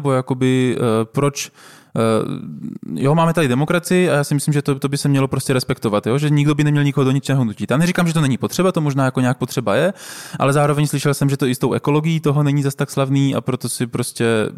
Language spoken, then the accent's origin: Czech; Brno, South Moravian Region, Czechia; já jsem vyrůstal celý život v Brně